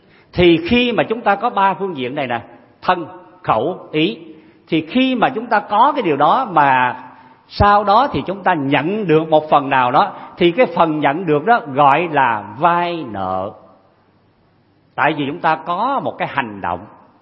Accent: Mekong Delta, Vietnam; ở miền Tây mới có nha, tôi dân miền Tây, Phật tử nào miền Tây mới biết cái này.

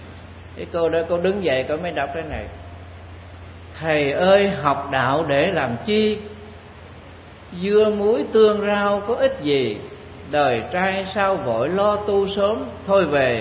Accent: Rạch Kiến, Long An, Vietnam; Thì quê tôi ở Rạch Đào, Rạch Kiến gần đây mà.

